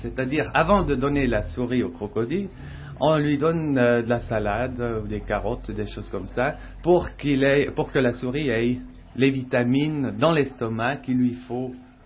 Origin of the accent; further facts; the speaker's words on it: Bern, Switzerland; Je suis neuchâtelois de ma famille, mais j'ai fait toutes mes écoles à Berne.